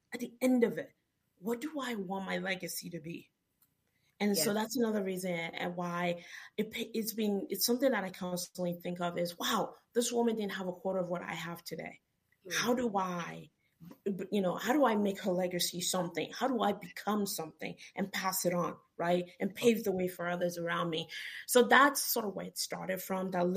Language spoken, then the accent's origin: English; Nigeria; I'm from Nigeria, by the way.